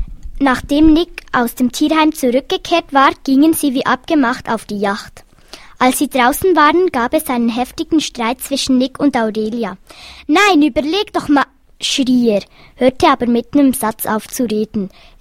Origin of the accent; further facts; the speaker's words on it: Denmark; German is a second language; Ich komme aus Dänemark.